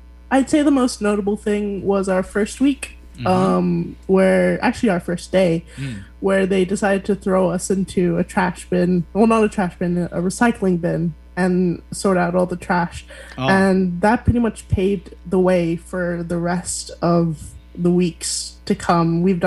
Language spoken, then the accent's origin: English; Bali, Indonesia; So, I'm originally from Bali, Indonesia.